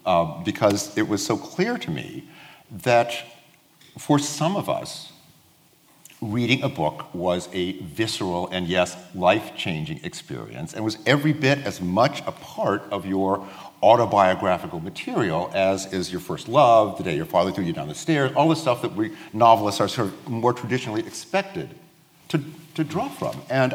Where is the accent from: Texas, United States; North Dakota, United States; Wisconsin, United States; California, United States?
California, United States; Los Angeles; it was Mrs. Dalloway because I grew up in Los Angeles, and I was not a bookish child.